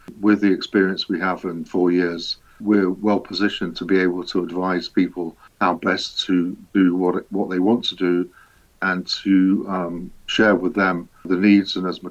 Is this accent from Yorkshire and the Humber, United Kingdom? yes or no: no; Leicester, East Midlands, United Kingdom; accent: Leicester; I was brought up as a Ukrainian. I speak with a very strong Leicester accent. While I was brought up and educated in England, my identity has always been very strongly Ukrainian because of the community I grew up